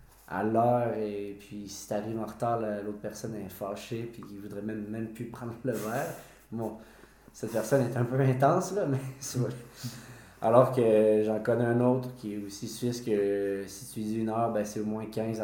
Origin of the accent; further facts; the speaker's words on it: Quebec, Canada; donc c'est sûr que peut-être que c'est pas tout le monde qui connaît le Québec, donc là, de dire on vient du Canada